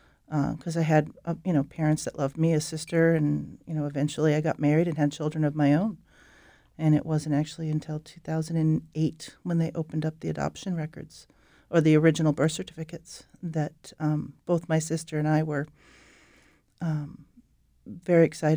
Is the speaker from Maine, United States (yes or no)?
yes; Biddeford, Maine, United States; born there; I was born in Biddeford, and my birth mother stayed at St. Andre's Home in Biddeford while she was pregnant for me.